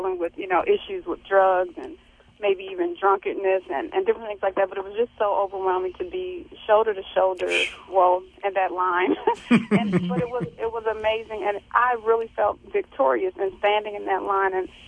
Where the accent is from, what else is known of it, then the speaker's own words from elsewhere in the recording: Baltimore, Maryland, United States; You know, in my community, I'm from East Baltimore, and it was just extremely exciting to see